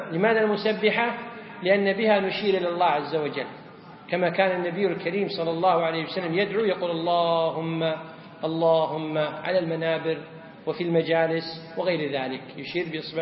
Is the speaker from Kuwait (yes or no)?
yes; Kuwait; ولذلك نجد أكثر المواضع الحمد لله عندنا في الكويت فيه مقاعد للجلوس